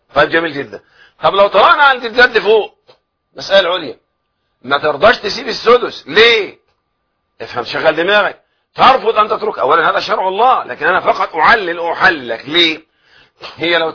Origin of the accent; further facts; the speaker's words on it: Egypt; بمسألة الوصية الواجبة الشهيرة عندنا في مصر